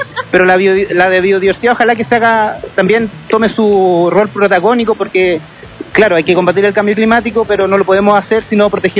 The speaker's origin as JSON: {"language": "Spanish", "town": "Valdivia", "region": "Los Ríos", "country": "Chile", "said": "Yo vengo de Chile, del sur de Chile, de la ciudad de Valdivia."}